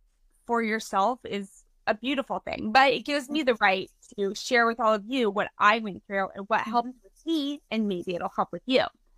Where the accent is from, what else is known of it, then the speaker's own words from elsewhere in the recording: Kansas, United States; Oh, by the way, I'm from Kansas.